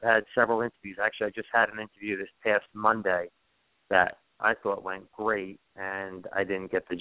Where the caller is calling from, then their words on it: New York, United States; I'm calling from New York. I live in New York.